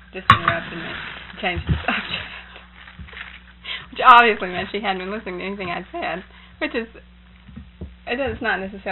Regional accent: Gainesville, Florida, United States; are you from Florida? Are you a Florida girl? And I said, why, sure, I grew up in Gainesville.

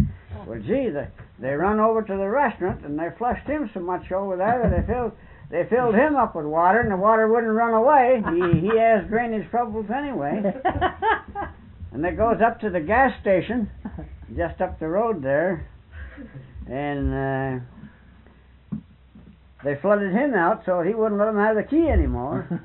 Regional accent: Munsville, New York, United States; And where were you from up there? And I said, Munsville.

